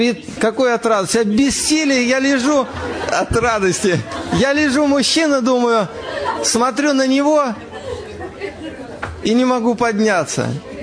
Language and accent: Russian; Voronezh Oblast, Russia; born there; в деревне, где я родился, в Воронежской области.